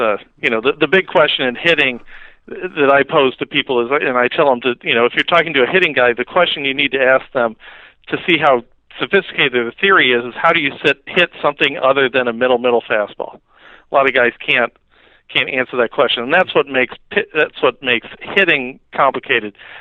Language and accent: English; St. Louis, Missouri, United States; I'm from St. Louis, so I had Albert Pujols 15 minutes away down at Busch Stadium